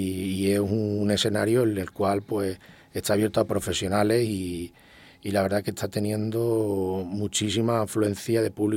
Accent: Estepa, Andalusia, Spain; yo como siempre con mucho cariño a mi tierra, a Estepa

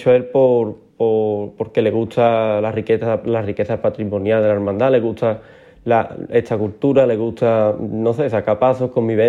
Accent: Osuna, Andalusia, Spain; Pues en mi pueblo también hay mucho patrimonio, ¿no?

